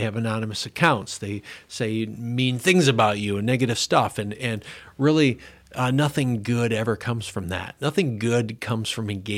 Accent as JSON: {"language": "English", "region": "Minnesota", "country": "United States", "tie": "born or raised there", "said": "I grew up in Minnesota. It's changed a lot since I grew up there. Moved to Sioux Center, Iowa for college."}